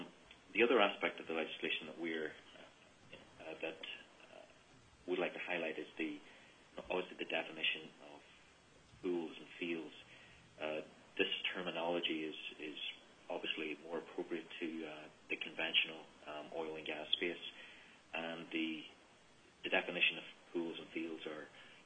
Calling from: Singapore; I'm calling in from Singapore this morning

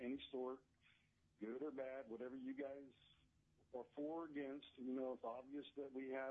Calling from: Eagle River, Alaska, United States; I'm calling from Eagle River, Alaska

